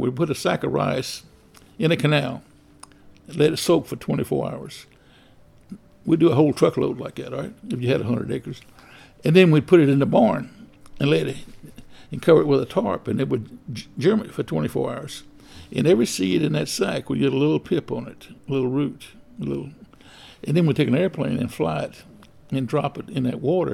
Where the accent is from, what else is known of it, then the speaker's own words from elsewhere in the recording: Winnie, Texas, United States; I was born in Port Arthur, Texas, but actually we lived in Winnie, Texas, south of Winnie.